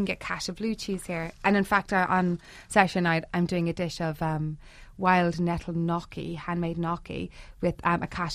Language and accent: English; Cork, Munster, Ireland; now in Dublin, Ireland; Yeah, I'm in Dublin. I'm originally from Cork, but I live in Dublin. We don't get a lot of snow.